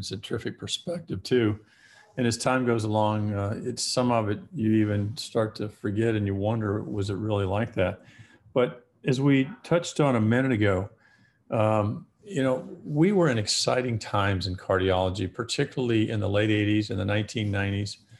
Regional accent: Alabama, United States; I am originally from Alabama.

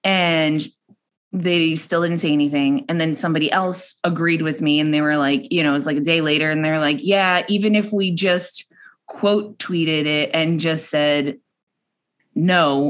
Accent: New York, United States; I'm from New York originally, so up there, it really wasn't, especially back in 2008, wasn't really a thing.

